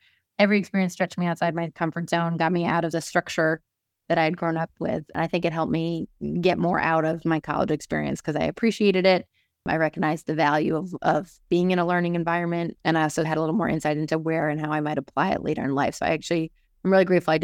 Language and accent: English; New York City, New York, United States; And I grew up in New York City and went to an all-girls school there.